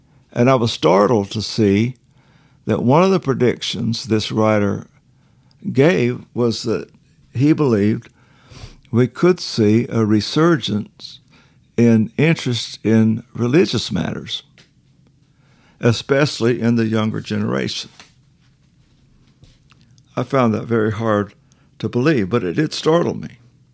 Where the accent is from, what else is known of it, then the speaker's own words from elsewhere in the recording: Bible Belt, United States; I grew up in the Bible Belt. We have revival services twice a year.